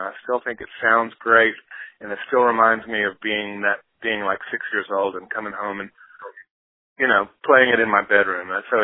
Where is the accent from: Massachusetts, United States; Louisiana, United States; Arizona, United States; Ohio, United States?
Louisiana, United States; But it's the way I got into roots music and blues music was just from where I was growing up in Louisiana.